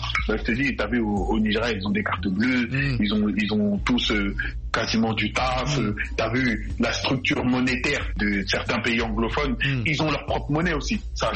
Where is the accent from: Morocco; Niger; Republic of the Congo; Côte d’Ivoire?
Côte d’Ivoire; au début, dans les pays africains, les Ivoiriens, on était l'une des plateformes, des plaques tournantes de la musique